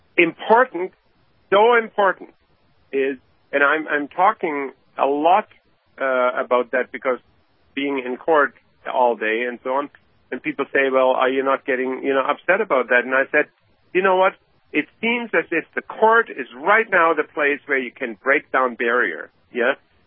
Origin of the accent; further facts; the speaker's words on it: Germany; English is a second language; because of my background, I'm coming from Germany, you know, my parents were lived during the time, you know, when the Nazis came up